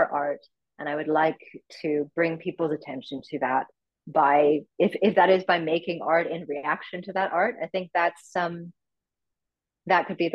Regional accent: Hong Kong; moved away as an adult; now in United States; I was born and raised in Hong Kong, but as you can see, I'm not there at the moment. In fact, I moved in the early part of last year to the Pacific Northwest, which is actually where my dad grew up.

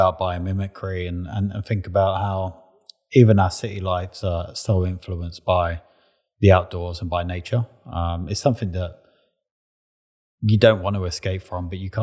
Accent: United Kingdom; but as a British man, I feel like I've always been a little bit closed off emotionally, a bit stiff upper lip

